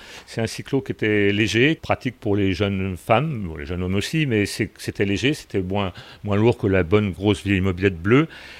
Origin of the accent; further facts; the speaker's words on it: Belle-Île-en-Mer, Brittany, France; J'ai commencé ma carrière ici, je suis originaire de Belle-Île.